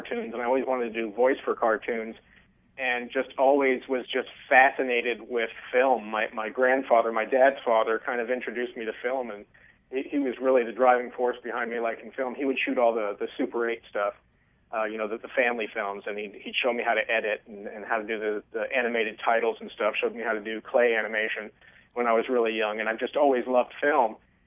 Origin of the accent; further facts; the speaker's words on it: Virginia, United States; I grew up I actually finished high school in Virginia. I was born in Virginia, moved out here, like I said, 25 years ago